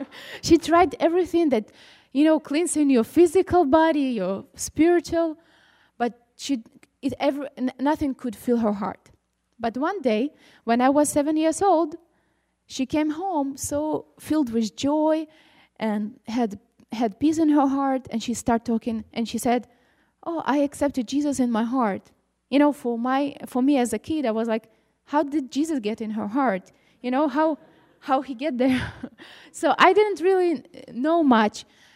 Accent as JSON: {"language": "English", "country": "Ukraine", "tie": "born there", "second_language": "English", "said": "I wasn't born in Israel. I was born in Ukraine, in a family that my father is Jewish and my mom is Ukrainian."}